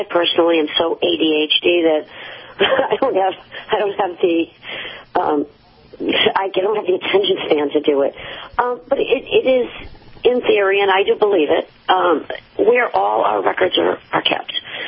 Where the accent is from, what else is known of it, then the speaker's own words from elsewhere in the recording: Revere, Massachusetts, United States; And I don't come from Salem. I come from Revere, which is two towns down.